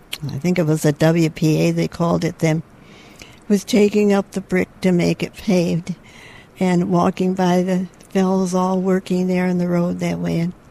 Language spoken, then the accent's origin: English; Grand Rapids, Michigan, United States; In Northeast Grand Rapids.